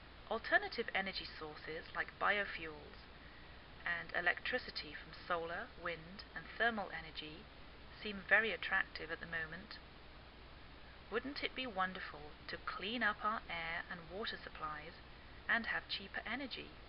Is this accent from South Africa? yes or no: no; England, United Kingdom; now in United States; I am English, I live in the northwest of the United States